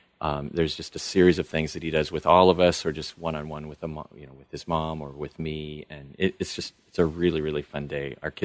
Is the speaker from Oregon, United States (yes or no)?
yes; Vale, Oregon, United States; I grew up in a small cowboy town, basically, in eastern Oregon, almost Idaho, Vail, and then a small logging town. My high school graduating class had like 60 people.